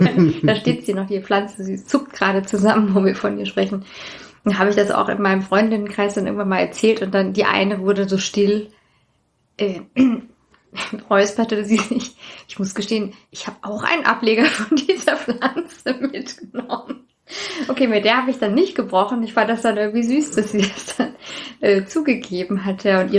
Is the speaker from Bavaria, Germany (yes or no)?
no; Hanau, Hesse, Germany; Ich kann sagen, ich komme auch aus Hanau